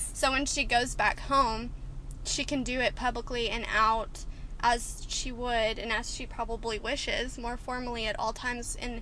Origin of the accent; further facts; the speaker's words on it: Texas, United States; I even experienced that a little bit growing up in Texas, in West Texas, which is considered the Bible Belt. And the vast majority of people I grew up with were Baptist or Southern Baptist, but I was raised Catholic.